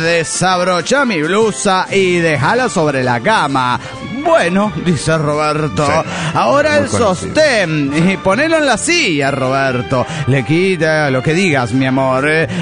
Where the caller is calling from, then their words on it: Santa Rosa, La Pampa, Argentina; gente. Soy el 22 de Santa Rosa, La Pampa.